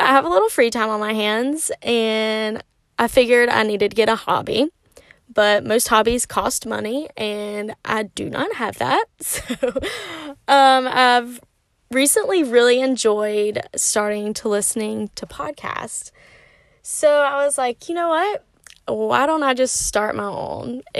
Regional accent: Charlotte, North Carolina, United States; now in Wilmington, United States; I'm 22 years old. I'm from Charlotte, North Carolina, and currently live in Wilmington, North Carolina.

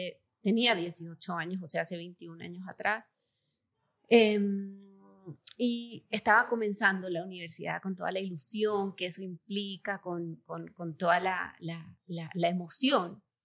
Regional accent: Chile; yo nací en Chile, toda mi vida viví allá en una familia, sí, súper unida, súper árabe

